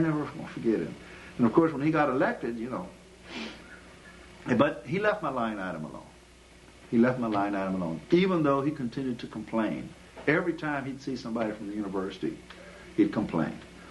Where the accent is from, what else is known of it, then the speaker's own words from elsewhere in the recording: Houston, Texas, United States; born there; Well, I was born here in Houston, Texas, 1939. I'm 58 years old.